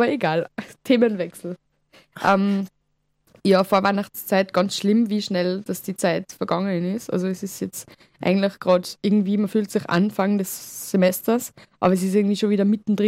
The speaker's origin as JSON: {"language": "German", "region": "Tyrol", "country": "Austria", "said": "ich bin eine Tirolerin und eigentlich sagt man uns noch, dass wir die kalten eh gewohnt sind"}